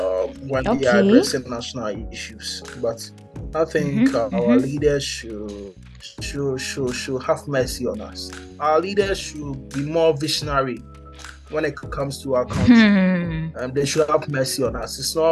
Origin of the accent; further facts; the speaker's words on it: Ghana; And you know, I'm from Ghana.